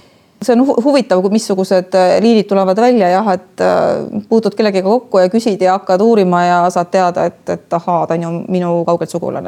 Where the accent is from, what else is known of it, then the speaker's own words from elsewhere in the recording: Saare County, Estonia; ma kindlasti tunnen ennast saarlasena, et see saarlaseks olemine on minu jaoks täiesti selline uhke asi.